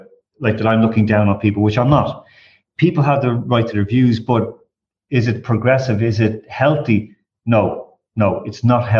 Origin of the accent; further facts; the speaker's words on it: Ireland; And as Irish people, we're between two nations.